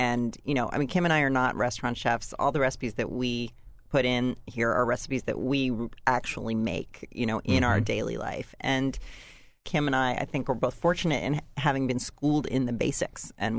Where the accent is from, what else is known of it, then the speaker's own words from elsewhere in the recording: United States; I am an American.